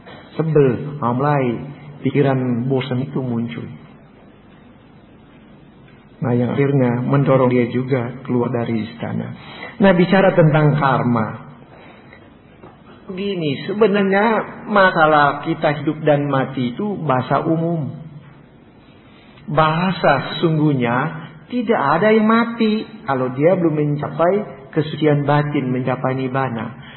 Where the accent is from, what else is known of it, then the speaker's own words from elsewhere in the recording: Manado, North Sulawesi, Indonesia; Karena dia tahu saya orang Manado.